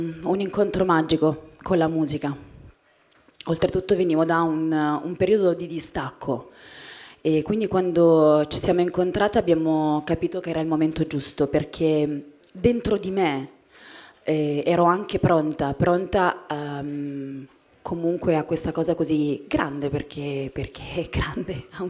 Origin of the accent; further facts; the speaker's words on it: Apulia, Italy; E poi il poter omaggiare il mio Salento per me è una cosa importante.